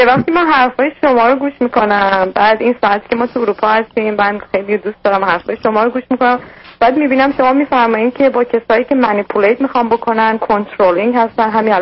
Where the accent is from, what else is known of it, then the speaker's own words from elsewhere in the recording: Iran; moved away; کسایی که همسن منن، مال اون جنریشنی هن که ماها از ایران آمدیم بیرون و اینجا هستیم